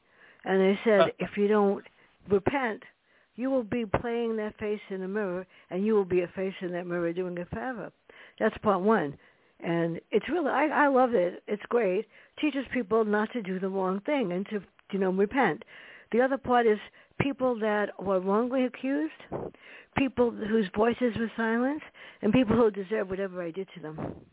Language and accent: English; South Bronx, New York, United States; I wrote it about growing up in the South Bronx